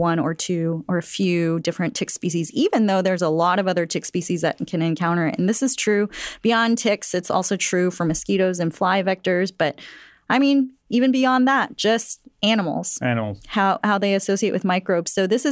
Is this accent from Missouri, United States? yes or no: no; Texas, United States; I'm from Texas, so I get a lot of questions about this from my friends from Texas.